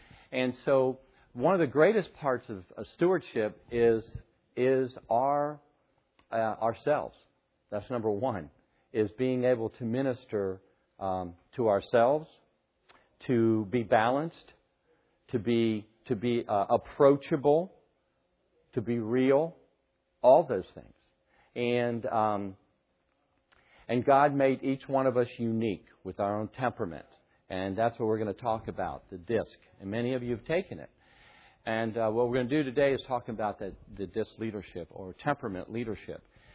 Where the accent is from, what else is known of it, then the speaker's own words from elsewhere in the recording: Florida, United States; I'm a Spanish Greek Jewish Christian y'all, because I'm from the South. Okay? Not far from here, over in the Tampa Bay area.